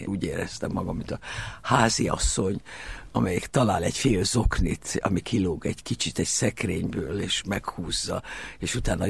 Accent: Budapest, Hungary; born there; 1945-ben születtem egy szőnyegbombázás alkalmával a 9. kerületbe, a Gát utcai templomnak egy ablak nélküli szobájába

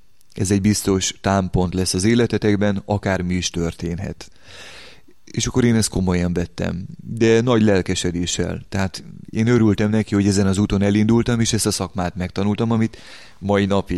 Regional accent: Dombóvár, Tolna, Hungary; Tolna megyei származású vagyok, dombóvári származású. Dombóváról láttam meg a napvilágot, egy olyan családi közösségben hárman vagyunk testvérek, ahol a vallás, a kereszténység, a közösségi alapelvek és az értékek nagyon meghatározóak voltak a családunk illetében.

